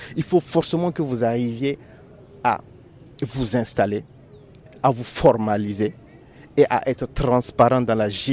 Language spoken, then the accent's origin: French; Niger; Aujourd'hui, par exemple, moi, en tant que Nigérien, j'ai envie d'investir, par exemple, aux États-Unis.